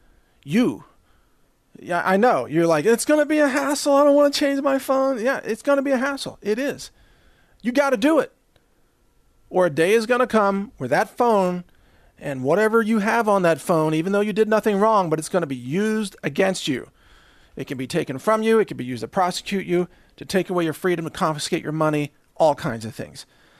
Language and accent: English; Texas, United States; I mean, I'm a Texan, and I practice, you know, handguns and rifles and long-range shooting